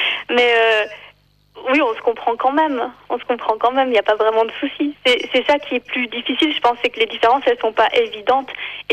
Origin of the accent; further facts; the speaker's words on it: Neuchâtel, Switzerland; je suis neuchâteloise, même si ça s'entend plus trop parce que j'ai perdu l'accent. Donc j'allais vivre au sud de la France